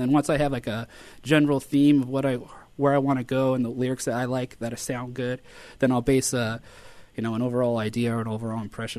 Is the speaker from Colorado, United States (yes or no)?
yes; Colorado, United States; now in Florida, United States; But I'm from Colorado originally, and it reached out even there.